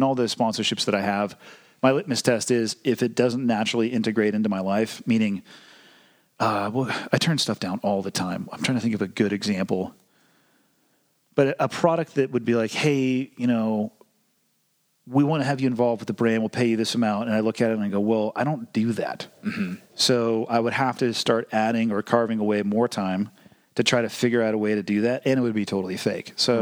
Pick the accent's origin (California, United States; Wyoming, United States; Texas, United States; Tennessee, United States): California, United States; Santa Cruz; I mean, I was born and raised in Santa Cruz.